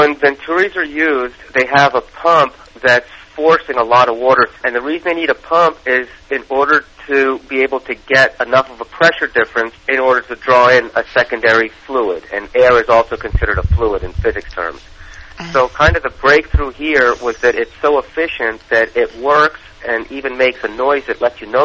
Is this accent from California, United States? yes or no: no; Philadelphia, Pennsylvania, United States; I grew up in Philadelphia.